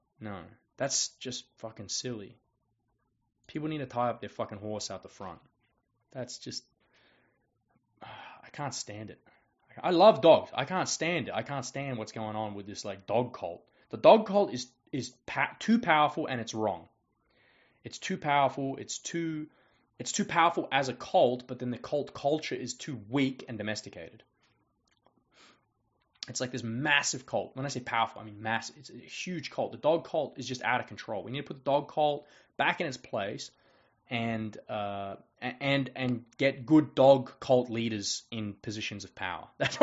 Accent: Australia; I am an Australian. You know me. I'm an Australian.

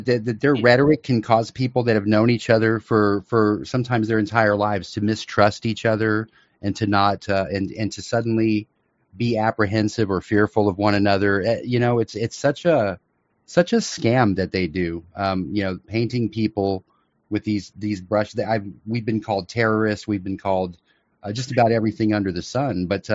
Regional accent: Midwest, United States; I grew up in the Midwest. We didn't know even what a Jew was.

